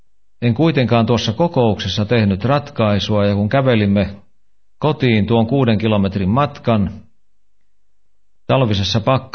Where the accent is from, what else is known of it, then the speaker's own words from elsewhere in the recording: Riihimäki, Kanta-Häme, Finland; born there; also born or lived in Helsinki; now in Seinäjoki, Finland; me molemmat ollaan kotoisin etelästä, vaimoni on Karkkilasta ja minä Riihimäeltä syntyisin